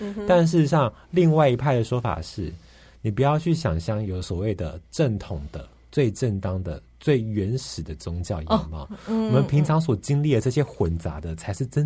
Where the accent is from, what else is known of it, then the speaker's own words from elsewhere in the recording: Taiwan; 就像对我们台湾人一样也是啊。